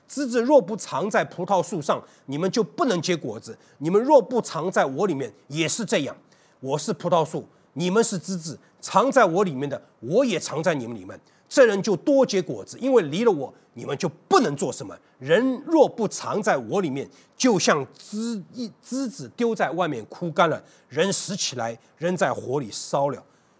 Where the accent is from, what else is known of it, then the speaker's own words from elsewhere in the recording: Shanghai, China; 虽然我在上海出生长大，但我很喜欢北京